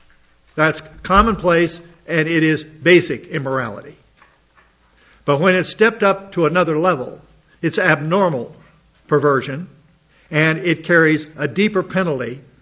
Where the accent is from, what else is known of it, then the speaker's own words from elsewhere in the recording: Hot Springs, South Dakota, United States; We did a virtual tour of my hometown, Hot Springs, South Dakota.